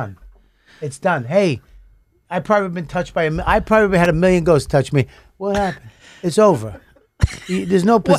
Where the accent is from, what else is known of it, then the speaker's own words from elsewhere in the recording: Bath, South West England, United Kingdom; Dude, I'm from Bath, the Roman city.